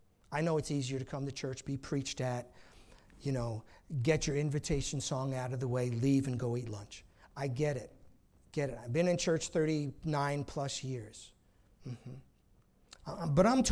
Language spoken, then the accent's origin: English; New York, United States; I grew up on Long Island, so I remember surfers.